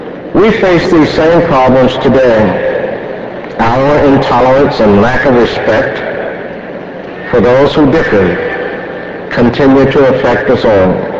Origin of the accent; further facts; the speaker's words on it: Mount Gilead, North Carolina, United States; as I was in traveling from Durham, from North Carolina Central, to my hometown in Mount Gilead.